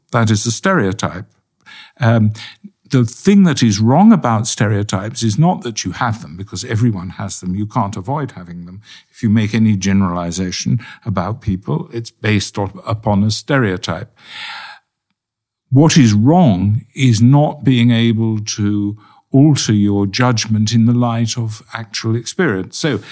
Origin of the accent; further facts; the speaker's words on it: Czechia; English is a second language; moved away; I came from Czechoslovakia